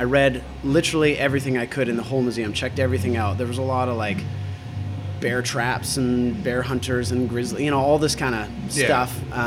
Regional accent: Vernon, British Columbia, Canada; also born or lived in Vancouver / Toronto; now in Kelowna, Canada; I'm from Vernon, which is not too far away. Like most good Canadians, I've done my time in Vancouver and Toronto and some of the bigger cities

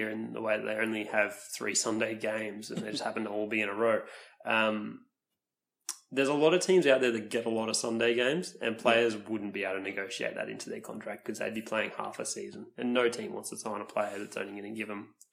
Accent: Queensland, Australia; born there; I was born in Queensland.

